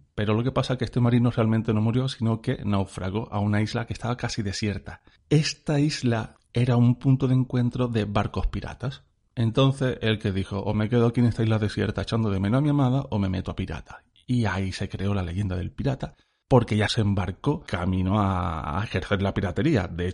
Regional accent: Cádiz, Andalusia, Spain; Yo soy de Cádiz y traigo historias de piratas de Cádiz.

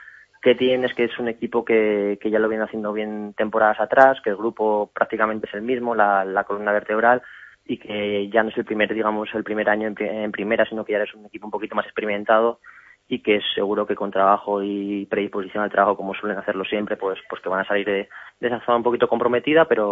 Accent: Madrid, Community of Madrid, Spain; gente que muchos somos de Madrid

